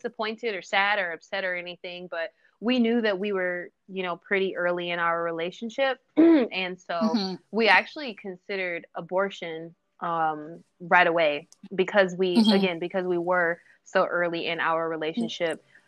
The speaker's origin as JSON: {"language": "English", "region": "Minnesota", "country": "United States", "tie": "born or raised there", "said": "I was born in Minneapolis, Minnesota, but I grew up in surrounding suburban areas."}